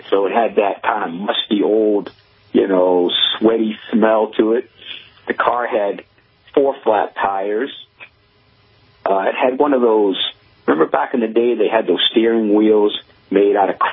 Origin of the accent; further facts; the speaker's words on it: Everett, Massachusetts, United States; First of all, I grew up in Everett, Mass., and the place I was working was on the Revere Beach Parkway right there in Everett.